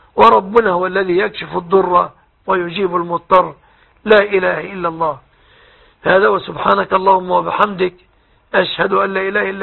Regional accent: Egypt; أن يحفظ بلادنا مصر

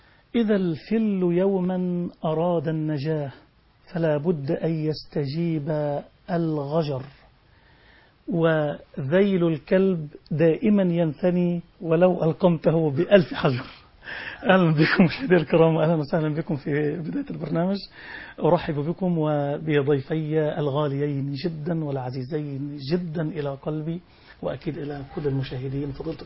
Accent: Egypt; بصفتي مصري مسلم،

